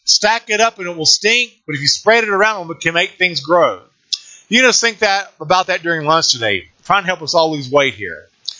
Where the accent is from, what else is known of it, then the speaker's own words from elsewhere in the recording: Scotland, United Kingdom; I'm allowed to say that, being a Scot.